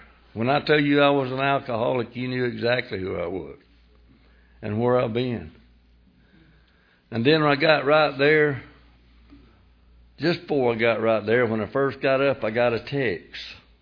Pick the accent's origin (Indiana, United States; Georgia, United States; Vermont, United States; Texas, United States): Georgia, United States; Graham; I'm from Graham, Georgia. That's between Hazelhurst and Baxley in South Georgia. I was raised about so far back in the sticks until they pumped sunshine in.